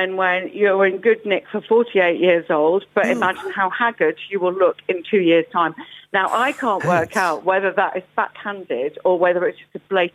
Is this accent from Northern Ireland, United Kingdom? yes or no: no; Yorkshire and the Humber, United Kingdom; now in London, United Kingdom; I'm Yorkshire born and bred, all East right. Riding.